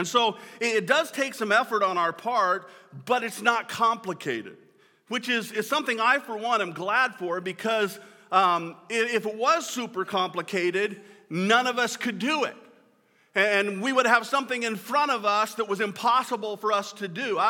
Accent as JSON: {"language": "English", "town": "Kearney", "country": "United States", "tie": "born or raised there", "said": "I grew up in Kearney. And my dad served as pastor there for all of my childhood"}